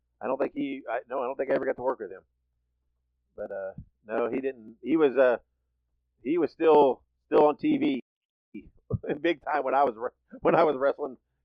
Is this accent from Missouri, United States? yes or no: no; Indiana, United States; No, in Indiana. Yeah, I was originally from Indiana.